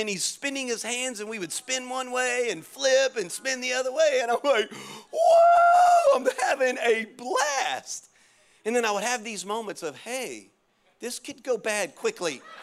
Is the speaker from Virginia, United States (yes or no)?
no; Louisiana, United States; I mean, I'm from Louisiana originally. I'm a Cajun, but I know that's high.